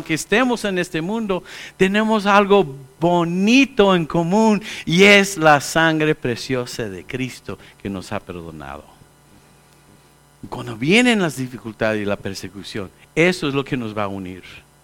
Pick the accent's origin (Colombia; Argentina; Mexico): Mexico; moreno. Yo mexicano. Mi hermano ahí estaba también. Y le dicen que es un mexicano blanco porque se ve como español.